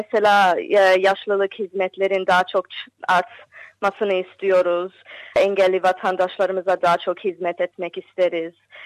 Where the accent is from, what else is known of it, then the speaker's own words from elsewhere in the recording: Bonnyrigg, New South Wales, Australia; ben Fairfield District Hastanesi'nde doğdum. Bonnerig'de yaşıyorum ama ömür boyu, hani 28 senedir Bonnerig'de yaşıyorum. O da Fairfield City bölgesinin içinde kalıyor.